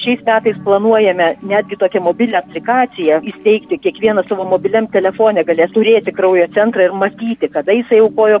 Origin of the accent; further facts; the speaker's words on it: Alytus, Alytus County, Lithuania; nes aš pati esu alytiškė